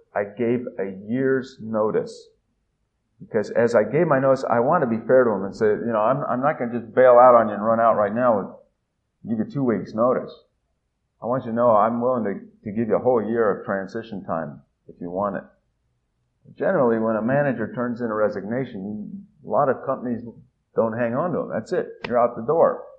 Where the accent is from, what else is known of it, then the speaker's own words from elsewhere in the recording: Italy; It's interesting because I'm an MK from Italy, and people say, well, you know Italian, you know the culture, you love it over there. Why aren't you going back there?